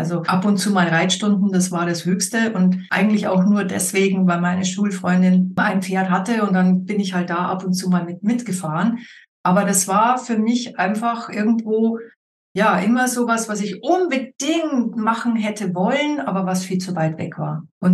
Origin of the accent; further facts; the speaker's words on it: Munich, Bavaria, Germany; ich bin aus München hier.